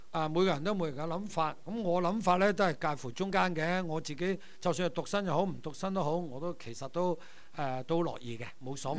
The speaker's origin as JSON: {"language": "Cantonese", "country": "United States", "said": "我哋美國人咧就越嚟越享受做單身貴族"}